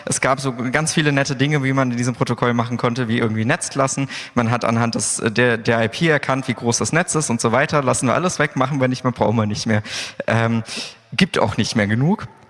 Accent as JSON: {"language": "German", "town": "Karlsruhe", "region": "Baden-Württemberg", "country": "Germany", "said": "ich komme aus Karlsruhe, bin häufig in Zügen zu finden."}